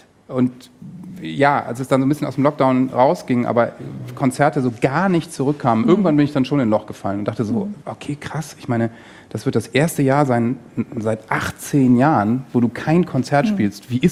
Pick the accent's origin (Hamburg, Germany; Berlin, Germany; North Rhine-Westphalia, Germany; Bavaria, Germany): North Rhine-Westphalia, Germany; Wir kommen aus dem Westfälischen, also komplett andere Ecke.